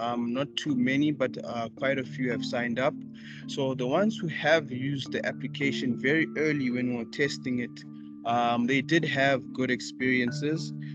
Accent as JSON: {"language": "English", "town": "Johannesburg", "region": "Gauteng", "country": "South Africa", "said": "if I'm from Joburg and I go to a varsity in Joburg"}